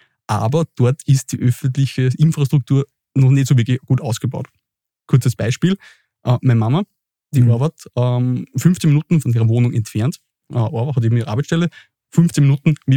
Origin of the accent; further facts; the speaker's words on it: Upper Austria, Austria; now in Vienna, Austria; Wien ist jetzt meine Heimat, aber ich komme nicht aus Wien. Ich bin, so gesagt, ein Zugreister.